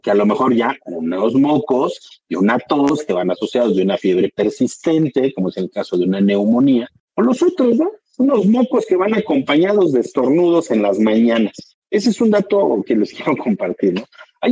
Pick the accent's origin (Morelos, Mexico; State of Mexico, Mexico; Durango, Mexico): Morelos, Mexico; en Morelos estamos rodeados, afortunadamente, bendito Dios mi tierra, de muchos árboles